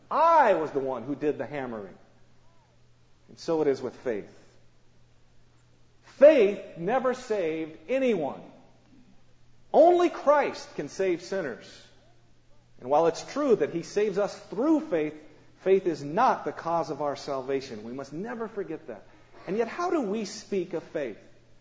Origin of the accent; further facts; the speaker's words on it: Colorado, United States; You know, when I was first learning to mountain climb, growing up in Colorado